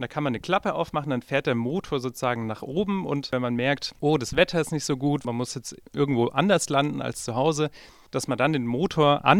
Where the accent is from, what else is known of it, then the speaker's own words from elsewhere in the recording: Baden-Württemberg, Germany; Und ich komme aus dem Schwarzwald, also aus Süddeutschland.